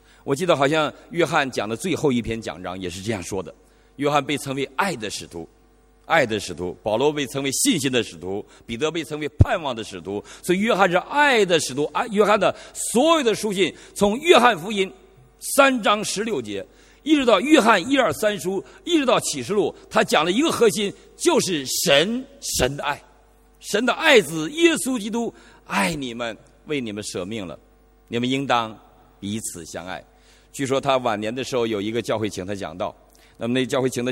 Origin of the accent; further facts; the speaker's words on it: Northeast China, China; 你知道我们东北人是不太洗脚不太洗澡的，我们东北过去很穷啊，冬天又很冷，大概我们一个冬天就洗两次澡。